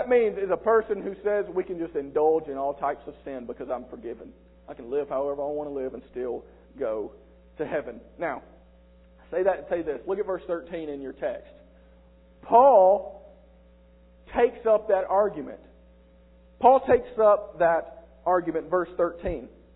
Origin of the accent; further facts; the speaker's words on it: South Carolina, United States; Yeah, I know I'm from South Carolina, but I can use them.